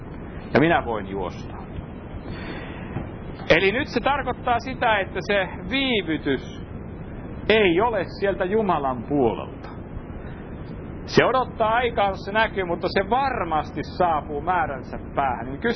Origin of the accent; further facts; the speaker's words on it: Häme, Finland; Minä olen Hämeestä